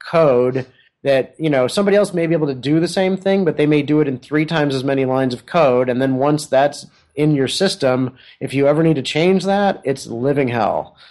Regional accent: Midwest, United States; I'm a Midwesterner

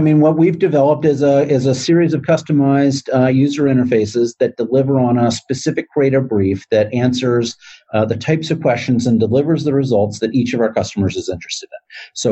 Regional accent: Washington, District of Columbia, United States; I grew up in Washington, D.C.

